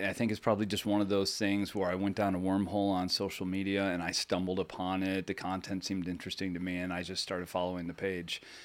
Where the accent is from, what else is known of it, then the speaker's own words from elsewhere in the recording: Syracuse, New York, United States; Yeah, born and raised in Syracuse, New York. And, you know, I lived there for the first 22 years of my life.